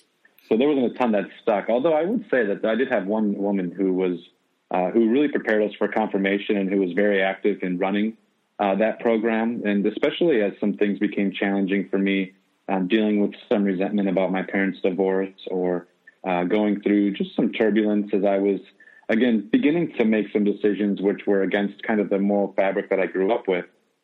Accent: Wisconsin, United States; Yeah, so I grew up in the Midwest, in northeast Wisconsin, just about a half hour south of Green Bay, in a pretty rural community.

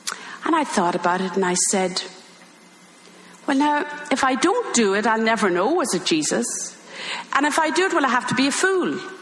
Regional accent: Ireland; now in United States; even though I'm in America 40 years, but I'm still Irish.

